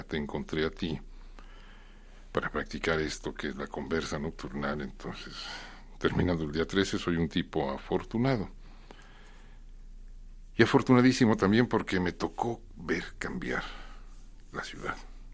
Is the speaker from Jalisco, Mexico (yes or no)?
yes; Guadalajara, Jalisco, Mexico; Tapatío, confeso. Tapatío sorprendido